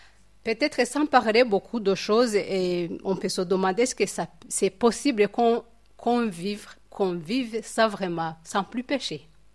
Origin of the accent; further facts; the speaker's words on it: Rwanda; now in Switzerland; moi, en tant que rwandaise ou africaine, il y a la façon de vivre pour moi, en tant que rwandaise.